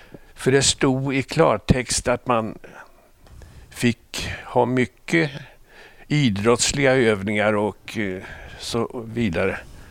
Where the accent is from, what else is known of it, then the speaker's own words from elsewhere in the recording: Jönköping County, Sweden; Jag är uppväxt på småländska höglandet.